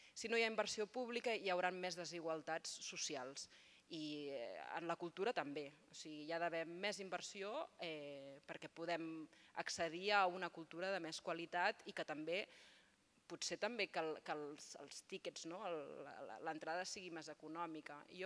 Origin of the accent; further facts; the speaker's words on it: Catalonia, Spain; Com a intèrprets catalanes tenim més possibilitats Catalunya i Madrid